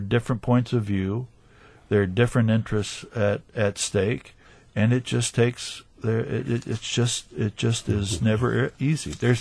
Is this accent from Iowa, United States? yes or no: yes; Iowa, United States; I'm originally from Iowa, so I'm not going to sit here and say it's because Wisconsin is so special.